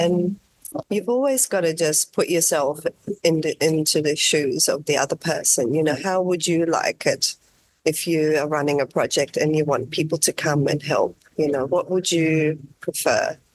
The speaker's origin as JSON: {"language": "English", "town": "Katoomba", "region": "New South Wales", "country": "Australia", "tie": "born or raised there", "said": "I painted a wall in my hometown, Katoomba, in a laneway."}